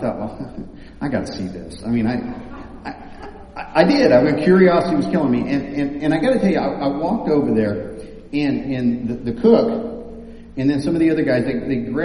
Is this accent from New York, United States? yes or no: no; Kansas, United States; Now, I gotta tell you, I'm from Kansas. I grew up around farms, and I love to hunt